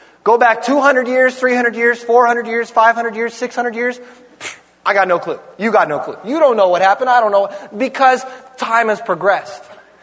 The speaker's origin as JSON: {"language": "English", "town": "Ukiah", "region": "California", "country": "United States", "tie": "born or raised there", "said": "I remember I grew up in Ukiah. I grew up redneck."}